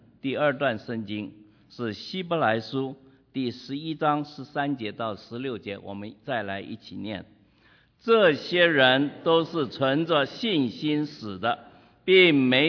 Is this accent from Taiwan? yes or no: yes; Taiwan; moved away as an adult; also born or lived in Chongqing, China; now in United States; 我是在二战的时候生在重庆。第二句话，我说我是长在台湾的美国人，我在台湾受我主要的教育，从小学一直到大学，以后我就来到美国，现在我们在美国。